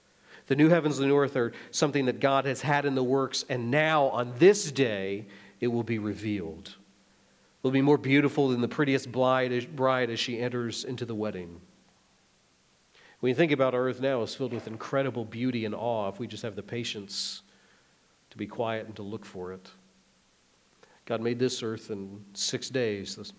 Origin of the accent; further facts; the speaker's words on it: Nebraska, United States; I grew up in Nebraska. That's about as far away from any ocean you can get, at least in our country.